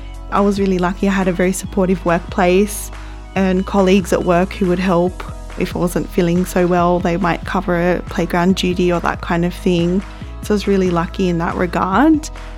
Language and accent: English; Sydney, New South Wales, Australia; growing up in the Sutherland Shire area of Sydney